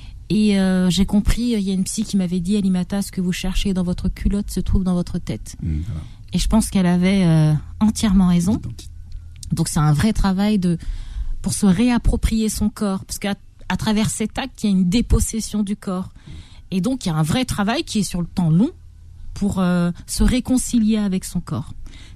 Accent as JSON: {"language": "French", "country": "France", "tie": "born or raised there", "said": "moi je suis née en France, j'ai grandi"}